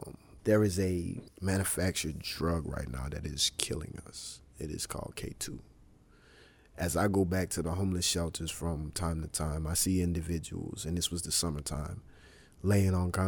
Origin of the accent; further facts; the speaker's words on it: New Orleans, Louisiana, United States; I'm from New Orleans.